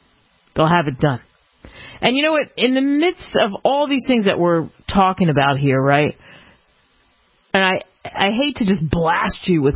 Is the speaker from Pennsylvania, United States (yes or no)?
yes; Philadelphia, Pennsylvania, United States; because I grew up in Philadelphia, and Delaware is just really smack dab almost on top of Philadelphia.